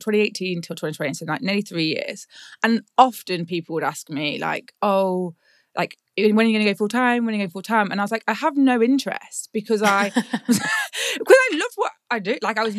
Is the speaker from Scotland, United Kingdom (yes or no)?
no; Nottingham, East Midlands, United Kingdom; also born or lived in London; I'd lived in London for 10 years and I moved to Nottingham, which was my hometown.